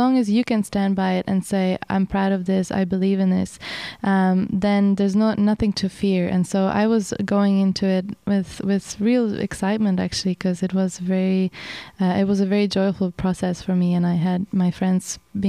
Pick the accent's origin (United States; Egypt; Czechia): Czechia; English is a second language; went and inquired in a music school in my hometown about initially taking guitar lessons, because my dad, you know, there's this tradition about sitting around a fire and playing folk songs in Czech Republic